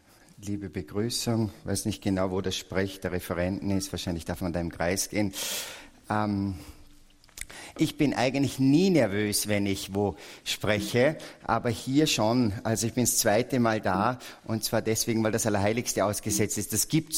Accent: Salzburg, Austria; ich komme aus Salzburg, verheiratet mit einer Frau und ich habe 4 Kinder.

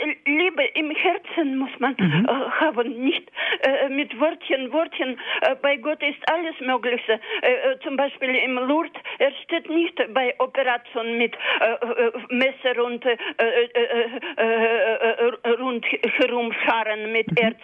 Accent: Russia; German is a second language; now in Germany; Ich bin Russin. Ich sage einfach so, wie ist. In Russland war ich in Kinderheim bis 15 Jahre.

